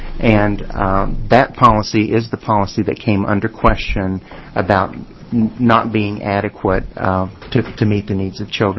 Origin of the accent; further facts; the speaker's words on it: the South, United States; And because I'm from the South, let me say to this panel of ladies, Happy Valentine's Day.